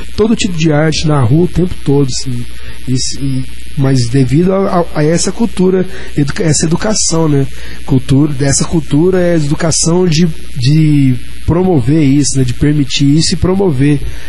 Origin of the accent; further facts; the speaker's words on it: Uberlândia, Minas Gerais, Brazil; eu sou de Uberlândia, Minas Gerais, que é interior, mas nem é tão pequeno assim.